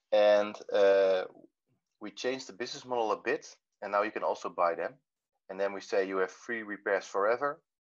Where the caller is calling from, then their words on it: Utrecht, Netherlands; I'm calling from Utrecht. I live in Utrecht, and this is my workroom.